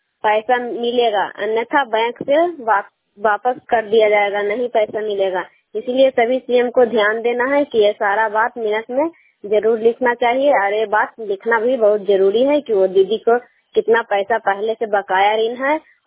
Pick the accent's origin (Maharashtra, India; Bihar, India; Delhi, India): Bihar, India; Kaila; मैं कैला गांव नगर नौसा प्रखंड नालंदा जिला की निवासी हूँ, सीएम के काम करती हूँ।